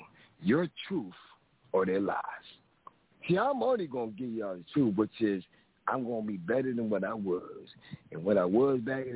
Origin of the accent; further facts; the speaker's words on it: Philadelphia, Pennsylvania, United States; I know I'm coming from Philly, so you already know who I'ma do.